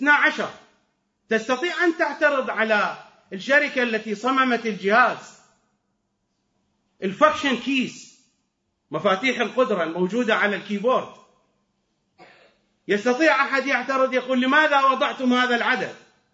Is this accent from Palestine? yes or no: no; Iraq; accent: Iraqi; نحن نقول درزن بلهجتنا العراقية